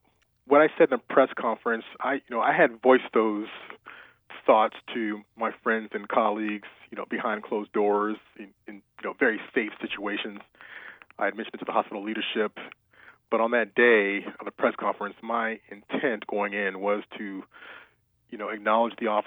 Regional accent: Massachusetts, United States; born there; I was born in Massachusetts, but I'm an Air Force brat. My father was career Air Force, so I moved around my entire life.

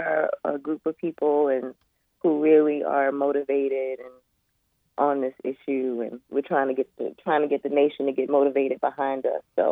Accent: McComb, Mississippi, United States; I am from Macomb, Mississippi.

